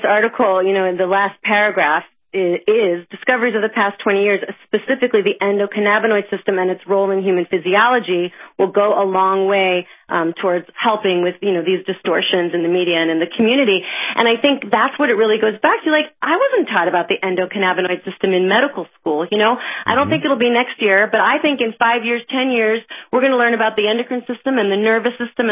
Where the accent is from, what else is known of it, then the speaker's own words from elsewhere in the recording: East Coast, United States; I grew up in on the East Coast in a very kind of liberal, open-minded, progressive family.